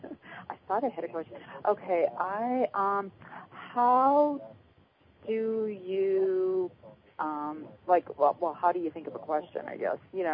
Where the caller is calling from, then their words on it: Colorado, United States; Colorado.